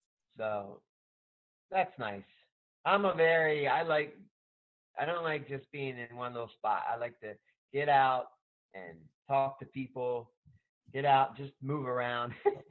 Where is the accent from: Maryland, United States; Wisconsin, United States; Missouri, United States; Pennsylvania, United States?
Maryland, United States; Baltimore; Well, I came from Baltimore, Maryland, and I went on a short-term missions trip in 1991